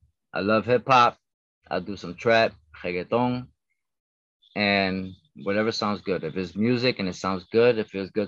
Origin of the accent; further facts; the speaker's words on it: Trenton, New Jersey, United States; also born or lived in Chicago; now in Puerto Rico; I was born in Chicago. I was raised in Trenton, New Jersey, and I live in Puerto Rico.